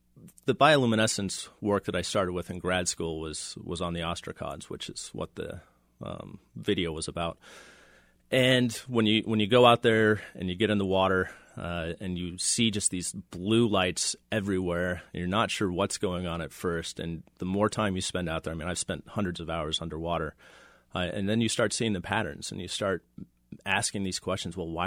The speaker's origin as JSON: {"language": "English", "region": "Washington", "country": "United States", "tie": "born or raised there", "said": "Well, you know, I grew up in Washington State, so I actually never saw fireflies until I went to grad school."}